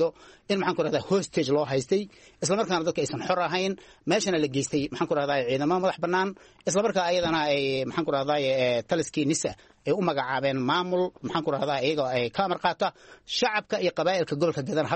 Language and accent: Somali; Jubaland, Somalia; gobolka gedo oo gobolkayga ah oo aan maxaan ku raadaya ku soo barbaaray